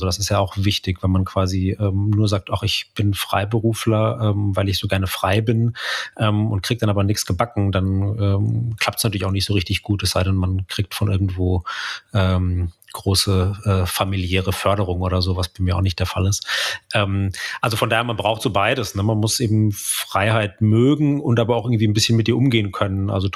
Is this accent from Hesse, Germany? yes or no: no; Bavaria, Germany; bei der Kleinstadt-Lokalzeitung von auch der Süddeutschen im Münchner Umland, wo ich aufgewachsen bin